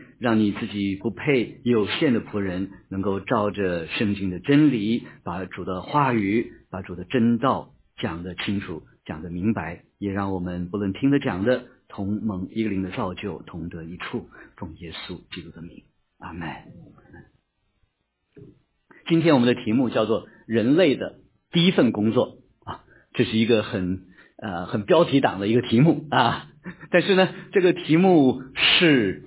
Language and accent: Chinese; northern China, China; 我小时候在北方长大